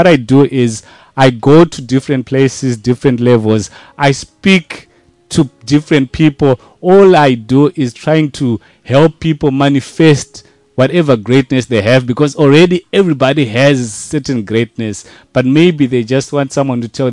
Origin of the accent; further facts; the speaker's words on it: Zimbabwe; now in South Africa; So I'm from a different country. I'm in South Africa, but I'm from Zimbabwe.